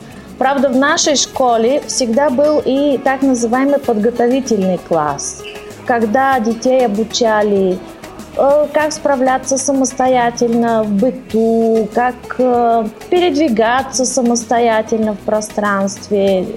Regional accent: Sofia, Sofia City, Bulgaria; born there; Russian is a second language; Мне 44 года. Я родилась в Софии в 69 году. 18 ноября, знак зодиака Скорпион.

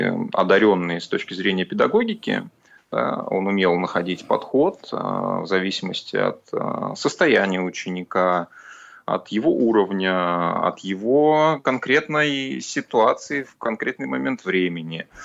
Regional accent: Zelenograd, Moscow, Russia; большую часть школьной своей поры я провел у себя в родном городе Зеленограде, и уже в 10 классе я попал в московскую школу-интернат номер один

